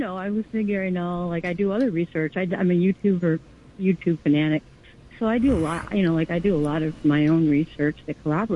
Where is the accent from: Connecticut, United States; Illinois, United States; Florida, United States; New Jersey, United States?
Illinois, United States; Chicago; now in New York, United States; And where I come from, there's no Pacifica radio station. I never even heard about it in print until I came here 12 years ago. And wow. I'm from Chicago.